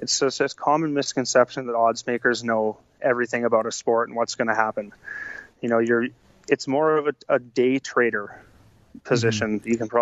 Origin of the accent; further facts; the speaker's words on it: Canada; I mean, I'm a Canadian